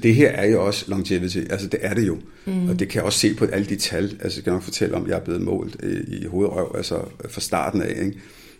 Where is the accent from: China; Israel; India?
India; now in Denmark; fordi jeg er fra Indien af, ikke?